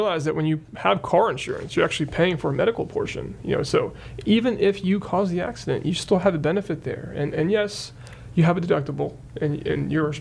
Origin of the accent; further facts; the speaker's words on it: New Jersey, United States; we joke about this because I'm from New Jersey.